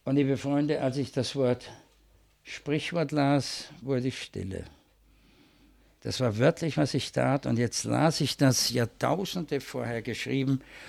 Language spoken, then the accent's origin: German; Vienna, Austria; ich bin Wiener